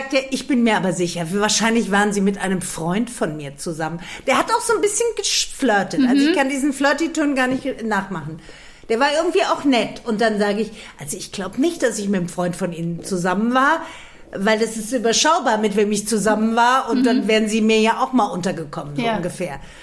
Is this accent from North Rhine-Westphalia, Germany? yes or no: no; Frankfurt, Hesse, Germany; Dann sage ich, aus Frankfurt. Und dann sagt er, Sie sind aus Sachsenhausen, oder? Mhm. Und das stimmt.